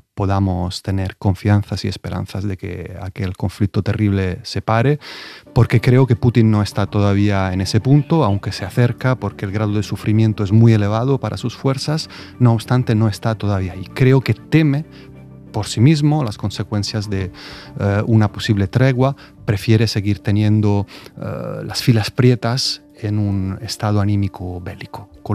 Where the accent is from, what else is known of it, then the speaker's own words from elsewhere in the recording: Italy; Spanish is a second language; En Italia, en mi país, el partido matriz del que es el partido de Meloni fue acogido en el gobierno por Berlusconi y ha acabado comiéndole la tostada, ¿no?